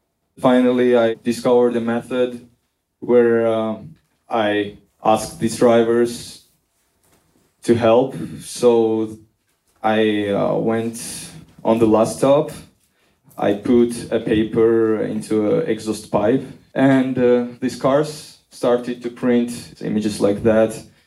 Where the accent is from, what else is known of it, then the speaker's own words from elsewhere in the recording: Tbilisi, Georgia; I started it 4 years ago in my hometown, Tbilisi, Georgia.